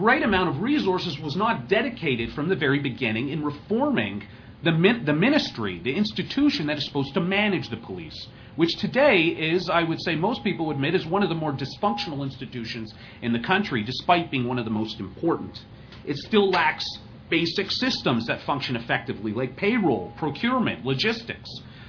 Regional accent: Canada; I am Canadian and based at a think tank and a university in Canada

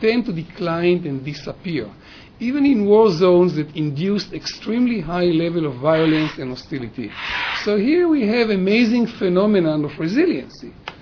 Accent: Haifa, Haifa District, Israel; because I'm from Haifa, just to show you, you know, what it means to live in such a context, you know, I live in Haifa

